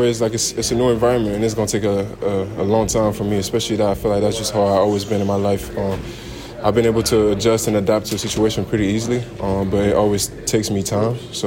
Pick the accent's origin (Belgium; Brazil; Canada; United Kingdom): Belgium; now in United States; I'm a rookie. I'm from Belgium. I'm not used to this environment.